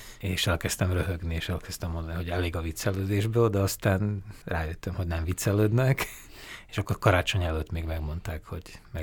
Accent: Košice, Košice Region, Slovakia; Tehát egy ilyen nagyon kellemes közegben nőttem fel, ahol mindenki mindenkit ismert

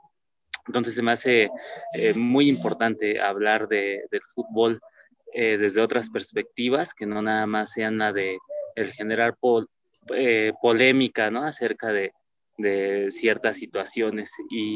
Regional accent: Nezahualcóyotl, State of Mexico, Mexico; colinda con Nezahualcóyotl, de donde yo soy, de donde soy oriundo

